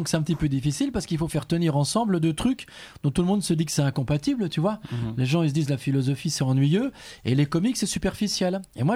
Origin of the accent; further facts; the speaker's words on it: Nîmes, Occitanie, France; je viens de Nîmes, j'ai traversé la France pour les yeux doux de Tomblaine.